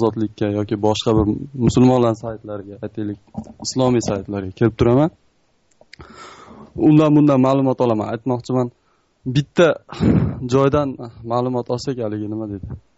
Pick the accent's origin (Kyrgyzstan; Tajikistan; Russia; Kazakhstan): Kyrgyzstan; now in South Korea; Men Koreyadanman, yuzning Koreyadan. O'zim qirg'izistonlikman, shunchaki kuzatuvchiman xolos.